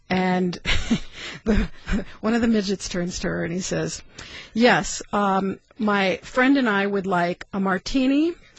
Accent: California, United States; now in Fairbanks, United States; Yeah, I grew up in Southern California.

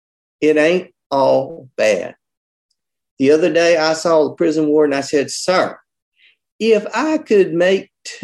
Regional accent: North Carolina, United States; And I was so embarrassed that my home state did that.

